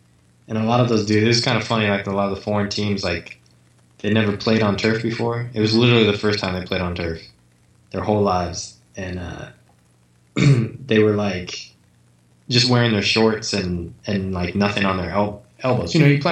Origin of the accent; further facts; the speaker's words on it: United States; I have to assume that's worth less than an American dollar because I'm American.